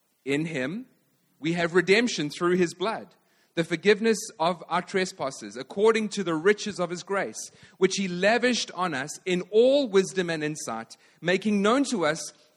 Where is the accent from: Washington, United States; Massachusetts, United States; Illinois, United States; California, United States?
Illinois, United States; Chicago; We're from Chicago. Even though we are in Vancouver, we're going to follow Chicago time.